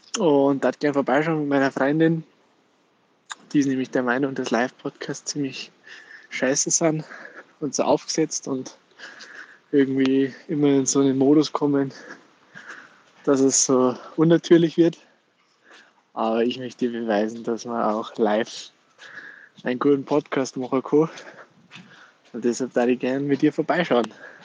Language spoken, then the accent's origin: German; Bavaria, Germany; now in Vienna, Austria; Ich komme aus Oberbayern, wohne aber seit 7 Jahren in Wien.